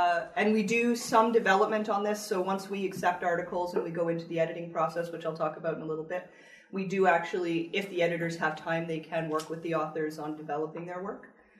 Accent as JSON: {"language": "English", "town": "Calgary", "region": "Alberta", "country": "Canada", "said": "we're from Calgary, Alberta"}